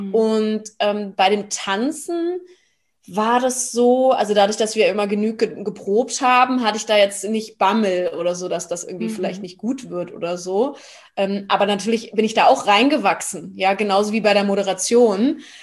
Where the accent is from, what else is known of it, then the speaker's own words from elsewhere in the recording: Berlin, Germany; Ich bin ja waschechte Berlinerin, lebe auch noch in Berlin.